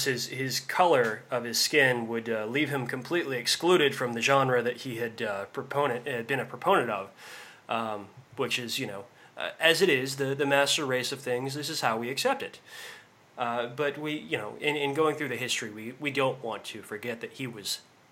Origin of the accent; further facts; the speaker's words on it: Utah, United States; Well, I'm from Utah, so no.